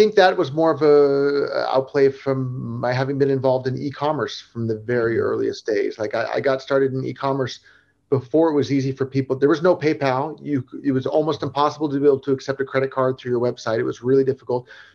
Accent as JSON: {"language": "English", "region": "California", "country": "United States", "tie": "born or raised there", "said": "Yeah, I grew up in Silicon Valley and was around computers my whole life"}